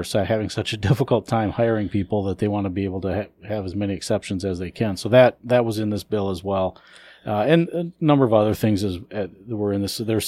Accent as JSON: {"language": "English", "region": "South Dakota", "country": "United States", "tie": "born or raised there", "said": "You know, I grew up with 3-2 beer. I grew up in South Dakota, and you only had to be 18 to drink 3-2 beer, and then 21 for hard liquor"}